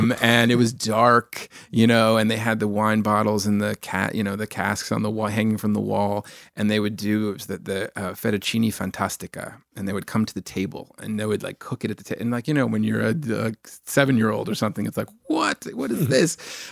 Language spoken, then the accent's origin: English; Los Angeles, California, United States; Yeah, born and raised on the West Side, and I very much grew up in that tradition.